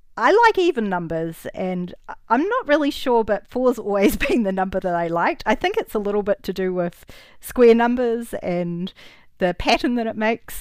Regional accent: New Zealand; So I'm from New Zealand, Cook Island, New Zealander. So that means my family comes from one of the small Pacific nations.

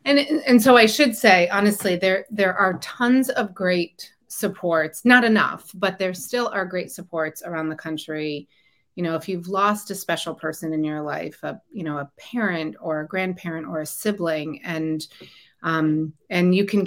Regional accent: Connecticut, United States; And I was growing up in Connecticut and was really fortunate that I had, like you, I had this army of family and friends around

